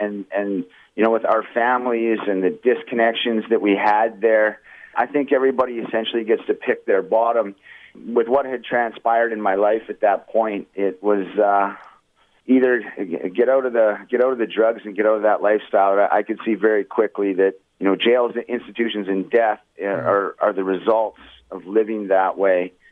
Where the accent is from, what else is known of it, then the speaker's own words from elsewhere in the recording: Millet, Alberta, Canada; also born or lived in Hay River, Northwest Territories / British Columbia; Right now, we're coming through Edmonton. It's where we're living right now. I was born up north in Hay River, Northwest Territories, okay. And moved around a little bit, BC and Alberta, and you know, mostly grew up in Millet, actually.